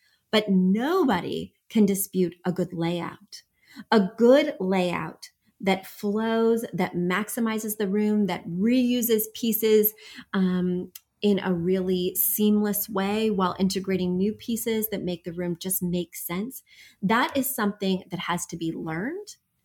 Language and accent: English; Midwest, United States; I love to wave. I'm from the Midwest.